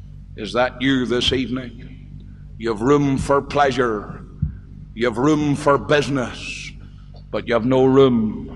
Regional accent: Ballymena, Northern Ireland, United Kingdom; I went to visit a young man who was mixed up in the pleasures of my hometown of Ballymena.

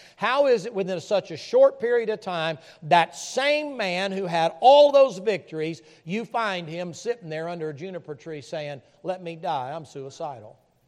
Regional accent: Tennessee, United States; I grew up in the South. I grew up in the mountains in Tennessee.

